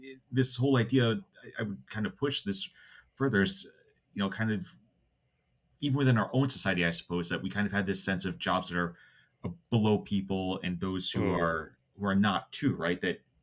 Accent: United States; now in Canada; I'm an American dual citizen, U.S. Canadian.

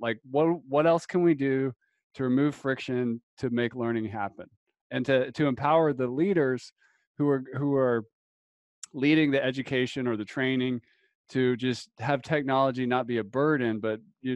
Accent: North Carolina, United States; You know, I'm from North Carolina originally.

